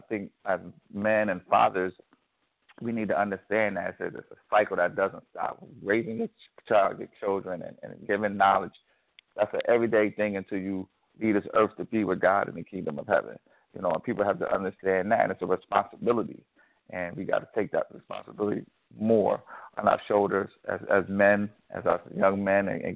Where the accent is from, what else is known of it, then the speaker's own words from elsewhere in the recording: New York, United States; I know I grew up in a really tough area growing up in New York